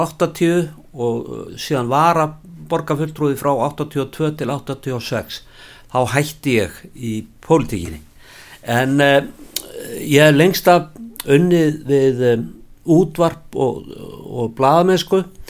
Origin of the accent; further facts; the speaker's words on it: Reykjavík, Capital Region, Iceland; Ég fæddur í Reykjavík 1950. … rafvirki og Gerður Magnúsdóttir kennari. Ég ólst upp inn í bústaðahverfi þó að fjölskyldan ætti nú rætur á hverfiskotunni